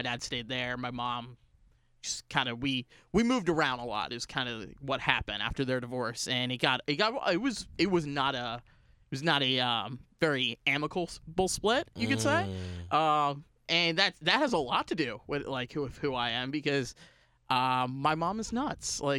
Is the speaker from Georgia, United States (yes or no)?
yes; Georgia, United States; also born or lived in New York; I only spent like probably about a year or two there, and I eventually moved to Georgia, where I claim that I'm from